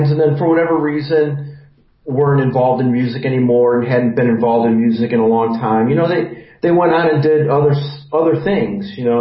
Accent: Cleveland, Ohio, United States; I had this desire to tell a story about my hometown, Cleveland, Ohio, and this just provided the perfect opportunity.

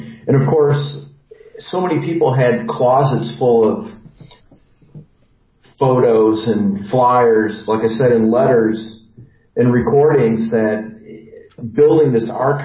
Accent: Cleveland, Ohio, United States; I had this desire to tell a story about my hometown, Cleveland, Ohio, and this just provided the perfect opportunity.

